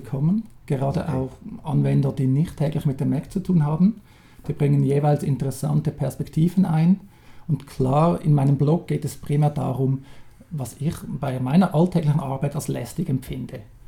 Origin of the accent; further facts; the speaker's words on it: Switzerland; wie man hört, ich bin Schweizer, wohne hier ganz in der Nähe, ebenfalls im Kanton Zürich